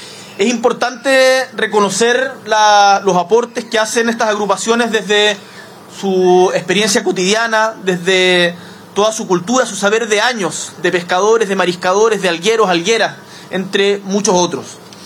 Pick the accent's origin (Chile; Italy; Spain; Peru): Chile; Magallanes and Chilean Antarctica; Eso lo sé muy bien y lo conozco porque soy magallánico.